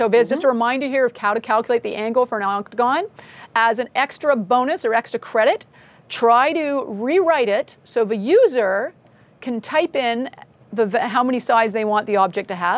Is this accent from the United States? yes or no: no; Canada; But I'm a Canadian, so I'm spelling it with a U.